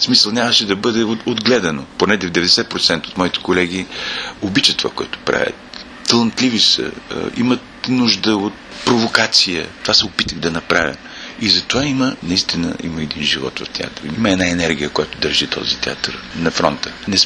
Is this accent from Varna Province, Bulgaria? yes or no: no; Veliko Tarnovo, Veliko Tarnovo Province, Bulgaria; Аз, макар че познавам като търновец търновската публика, добре знам